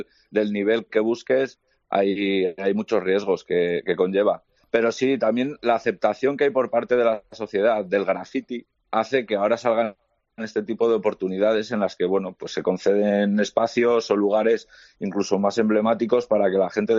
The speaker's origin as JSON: {"language": "Spanish", "town": "León", "region": "Castile and León", "country": "Spain", "said": "ahí en León, yo soy de León y vamos, te sentías, ¿no?, como un poco aislado en este sentido."}